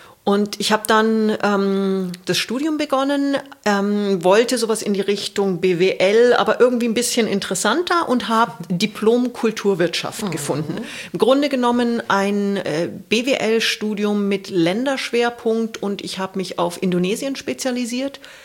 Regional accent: Munich, Bavaria, Germany; Hab als Münchner Kindle mir gedacht, BMW ist eigentlich ganz cool.

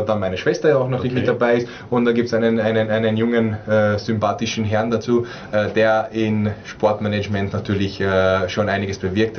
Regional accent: Austria; als Österreicher, als österreichischer Nationalteamspieler

